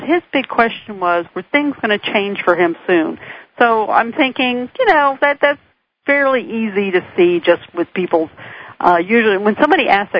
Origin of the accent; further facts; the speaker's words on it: Washington, District of Columbia, United States; born there; now in Northern Virginia, United States; I live in Northern Virginia. I was born in Washington, D.C. myself.